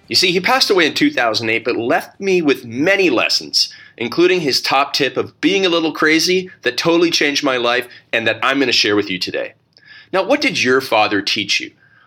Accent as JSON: {"language": "English", "country": "Canada", "tie": "born or raised there", "said": "I grew up in Canada. We had a beef cattle ranch."}